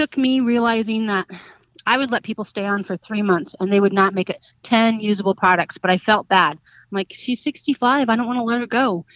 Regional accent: Michigan, United States; Like I said, I grew up in Michigan. We grew up southwest corner, right there on the beach.

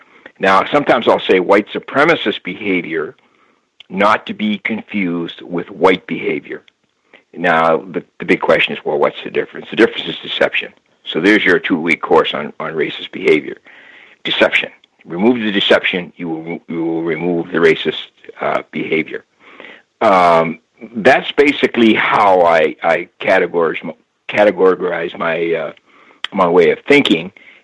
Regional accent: Halifax, Nova Scotia, Canada; now in Ottawa, Canada; Yes, I am. I'm in Ottawa, Ontario. I'm from Halifax, Nova Scotia, so you were close.

